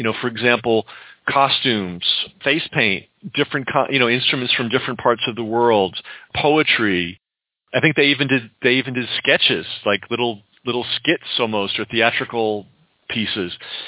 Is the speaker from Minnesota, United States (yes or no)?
no; New York, United States; Being a New Yorker, I always thought it had to be New York.